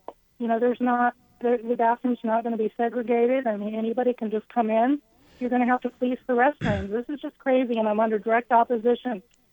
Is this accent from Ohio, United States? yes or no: no; North Carolina, United States; I did send a thank you note to the governor because I'm from North Carolina. I live in North Carolina.